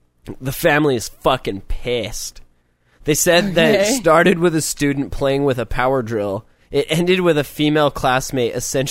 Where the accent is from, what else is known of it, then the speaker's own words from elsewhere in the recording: California, United States; Some kid in the chat was like, I'm from California. And I'm like, hey, me too.